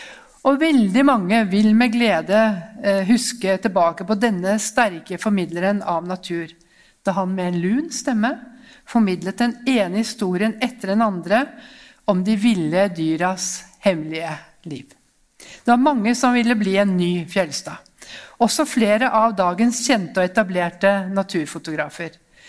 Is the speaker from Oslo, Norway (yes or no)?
no; Østfold, Norway; Fordi jeg vokste opp i Østfold